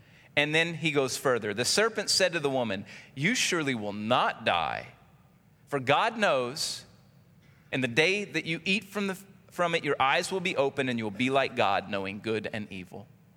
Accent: Louisiana, United States; I've been around a lot of snakes growing up in South Louisiana and out in the country.

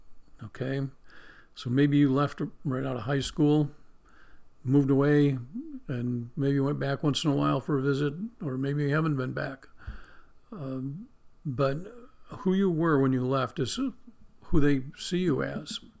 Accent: Ripley, New York, United States; Now, I was born and raised in Ripley, New York, a little town in the far, far west corner of New York State on Lake Erie and the Pennsylvania border.

